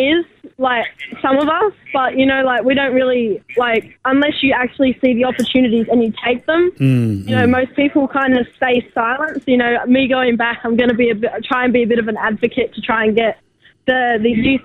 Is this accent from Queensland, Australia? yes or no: no; Alice Springs, Northern Territory, Australia; I'm from Alice Springs, Central Australia, and I'm a Wampiri woman.